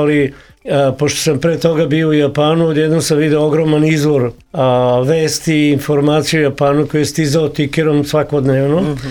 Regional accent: Veliko Gradište, Braničevo District, Serbia; also born or lived in Belgrade; ja sam odrastao u Velikom Gradištu, dakle moja majka, rodio se u Beogradu kao mnoga deca tada u bolnici, ali prvi put sam ugledao nebo stvarno iznad Velikog Gradišta

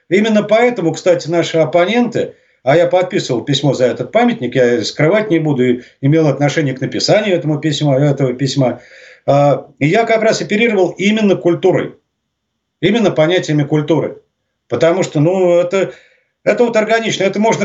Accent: Moscow, Russia; Я москвич коренной, я так получилось, что мимо этого памятника в школу ездил, я на Пушкинской площади учился.

